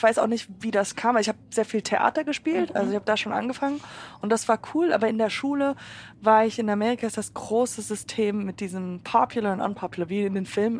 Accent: Hamburg, Germany; born there; also born or lived in Fürth / Portugal / Koblenz / Santa Fe, United States; Ich bin in Hamburg geboren, dann nach Fürth, dann sind wir nach, haben wir in Portugal gelebt, für einfach nur ein Jahr, keine Ahnung warum. Dann wieder zurück nach, in der Nähe von Koblenz. Dann nach Santa Fe, New Mexico, also Amerika.

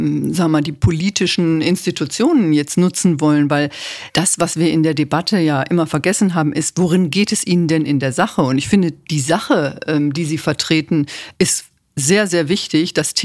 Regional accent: Berlin, Germany; als Berlinerin

